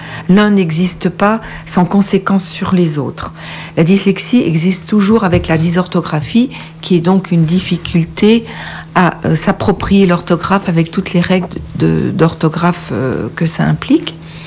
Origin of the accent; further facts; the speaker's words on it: Auvergne-Rhône-Alpes, France; je viens de Haute-Savoie en France